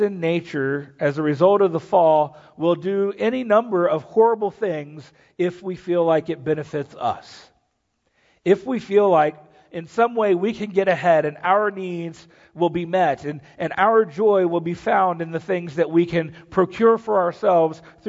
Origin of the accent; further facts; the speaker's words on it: South Carolina, United States; But my home state of South Carolina has been a place that the eyes of at least the nation have been on